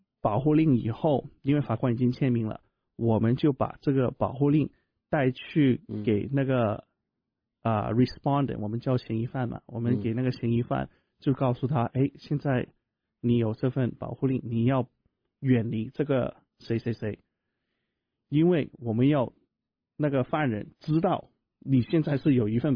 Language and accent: Chinese; Taishan, Guangdong, China; Chinese is a second language; now in United States; 我是一个土生土长的台山人啊，我是在广东台山那里出生的，所以我会台山话还有广东话，然后我刚好是运气好，所以才学会了国语。